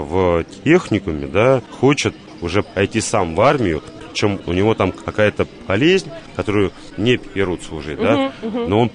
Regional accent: Azov, Rostov Oblast, Russia; я вот донской казак, да, я сам родом с Азова.

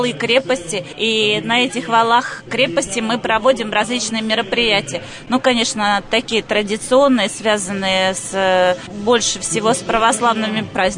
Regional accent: Lipetsk Oblast, Russia; Мы приехали из Липецкой области. сельского поселения.

